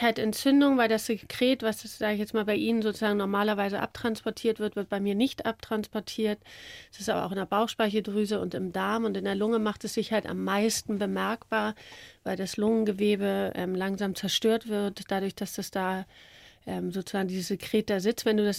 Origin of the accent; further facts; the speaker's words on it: Hamburg, Germany; ich bin ja Hamburgerin, Norddeutsche, und das ist mir sehr nah, irgendwie, so diese Mentalität.